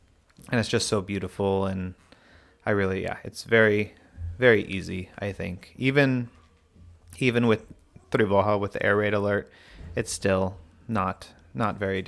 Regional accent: Volodymyr, Volyn Oblast, Ukraine; English is a second language; now in Kyiv, Ukraine; my рідне місто, my hometown, it's Volodymyr. And I love Volodymyr just because I know it really well. And I started in Ukraine in Volodymyr.

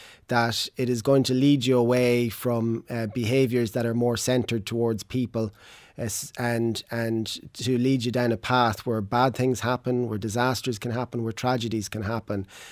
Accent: Dundalk, County Louth, Ireland; I mean, I grew up in Dundalk, so around the border area, and sort of came of age in through the 1980s

